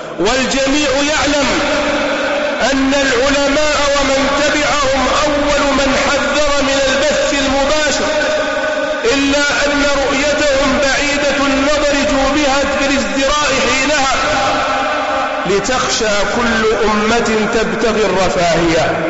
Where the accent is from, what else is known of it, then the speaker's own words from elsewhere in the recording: Saudi Arabia; نحن في بلادنا المملكة العربية السعودية